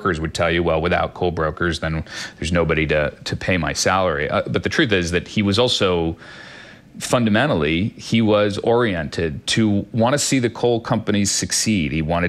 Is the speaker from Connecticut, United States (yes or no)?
yes; Greenwich, Connecticut, United States; lived in my hometown of Greenwich, Connecticut.